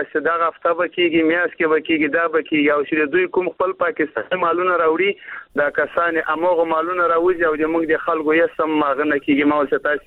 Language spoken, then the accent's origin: Pashto; Afghanistan; now in Karachi, Pakistan; په پاکستان کې موږ مېشت افغانان یو د مهاجرت ژوند تیرو